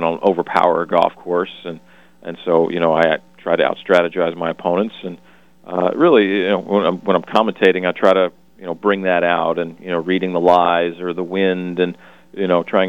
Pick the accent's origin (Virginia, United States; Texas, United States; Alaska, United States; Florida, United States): Florida, United States; Coral Springs; Yeah, being a grew up, born and raised in Coral Springs, Florida, right down near Fort Lauderdale, where you're at.